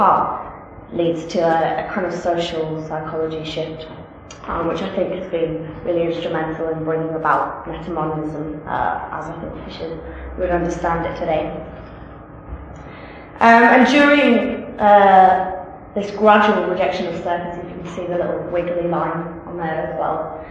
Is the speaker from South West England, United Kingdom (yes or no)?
no; Scotland, United Kingdom; now in Northampton, United Kingdom; I'm from Scotland and now I work in a place called Northampton in England.